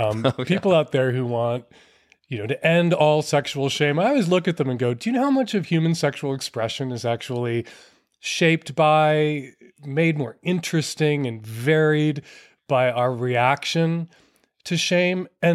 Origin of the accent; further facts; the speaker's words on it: Chicago, Illinois, United States; I grew up in Chicago, riding the bus, riding the subway, riding my bike along the lakefront